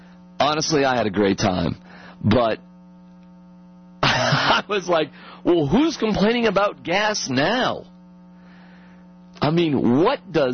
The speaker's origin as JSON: {"language": "English", "region": "East Coast", "country": "United States", "tie": "born or raised there", "said": "I'm from the East Coast. I actually grew up on the water."}